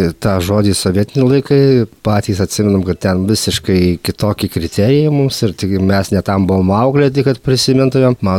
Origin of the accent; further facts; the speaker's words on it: Alytus, Alytus County, Lithuania; geresnio, gal tikresnio alitiškio negu aš tai negali būti, nes gimiau prie pat Piliakalnio ir augau ir dabar tikiuosi dar grįžti ten.